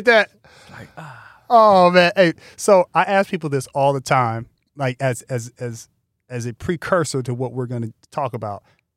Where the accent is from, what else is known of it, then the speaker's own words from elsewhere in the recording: Altadena, California, United States; So what I find amazing is when I was growing up in Altadena, we lived in a very mixed community.